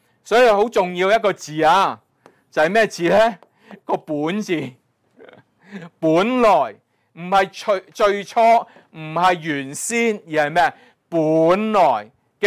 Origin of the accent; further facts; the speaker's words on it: Hong Kong; born there; 我啲廣東話啫，但我喺香港出世喎